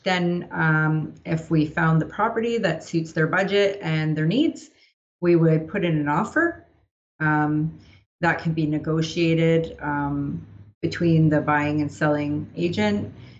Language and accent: English; Ontario, Canada; Here in BC, it's a little bit different. I did my qualification in Toronto. I'm actually from Ontario.